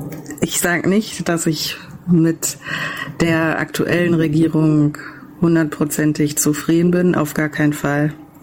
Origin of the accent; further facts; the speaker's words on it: West Germany, Germany; Also ich bin Wessi.